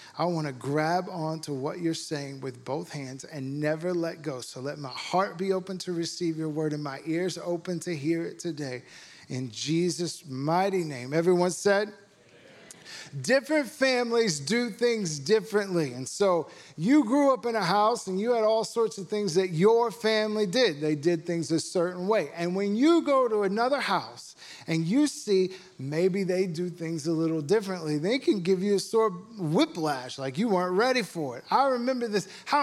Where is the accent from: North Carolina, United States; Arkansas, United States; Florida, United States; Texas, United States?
Arkansas, United States; Fort Smith; Yes, I am from Fort Smith. If you're ever in Fort Smith, come to the church on Sunday morning.